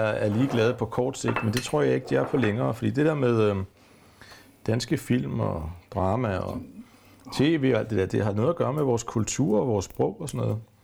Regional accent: Copenhagen, Capital Region of Denmark, Denmark; Født og opvokset på Østerbro, ikke?

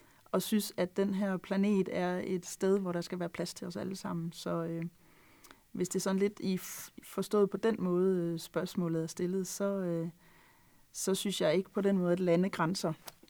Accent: Jutland, Denmark; Hvis der er noget, jeg er, så er jeg dansker. Men jeg er også jyde, og jeg er også sjællander, fordi nu bor jeg på Sjælland, jeg er opvokset i Jylland.

